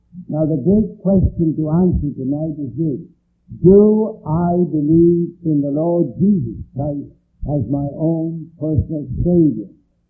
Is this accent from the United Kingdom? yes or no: yes; Bristol, South West England, United Kingdom; Where do you come from? I said, Bristol.